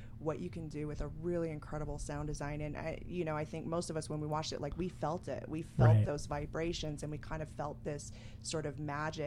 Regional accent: Alaska, United States; I grew up in Alaska in the middle of nowhere. We had two channels, which was PBS and NBC, so we didn't get a lot of television.

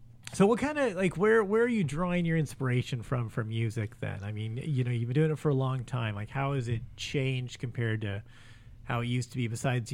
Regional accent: Long Beach, California, United States; I grew up in Long Beach, so my go to is like G-Funk. I mean, that's what I grew up on, and I mean that's the neighborhood I grew up in, and what I love.

